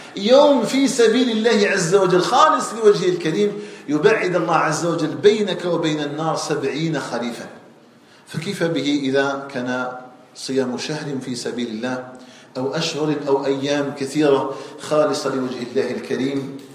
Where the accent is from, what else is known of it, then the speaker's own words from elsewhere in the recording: Algeria; أن يجعل بلدنا الجزائر آمنا مطمئنا